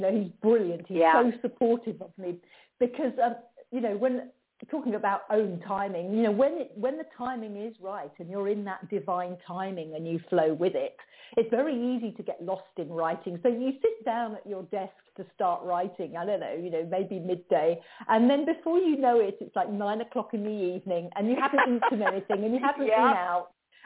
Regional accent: England, United Kingdom; Yeah, and I'm not used to it because I'm from England

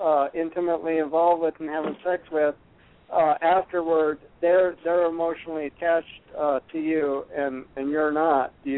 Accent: Fort Worth, Texas, United States; I'm from Fort Worth, Texas.

